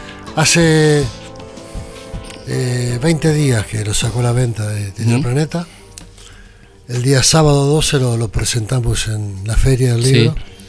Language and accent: Spanish; San Miguel del Monte, Buenos Aires Province, Argentina; born there; also born or lived in Quilmes; Donde nací. Después hubo una universidad que fue cuando salí de San Miguel del Monte, siendo muy pequeño, me instalé en Quilmes, ya buscando triunfar en el fútbol.